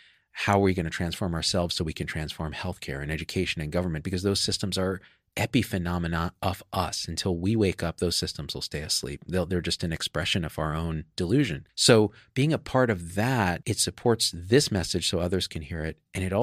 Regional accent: Canada; As a Canadian here, I apologize for

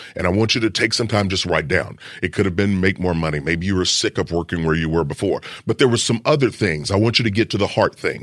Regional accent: Kentucky, United States; I'm from Kentucky. This is a personal message to my heart.

